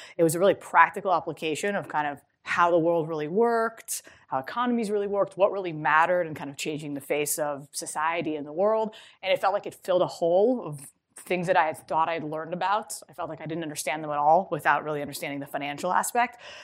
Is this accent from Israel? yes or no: yes; Israel; I grew up in Israel and went to Princeton